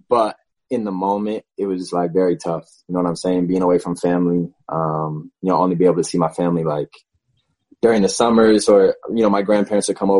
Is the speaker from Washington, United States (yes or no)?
yes; Seattle, Washington, United States; especially growing up in Seattle as well, it wasn't when you wore clothing, it was you're wearing it to be warm and to be comfortable.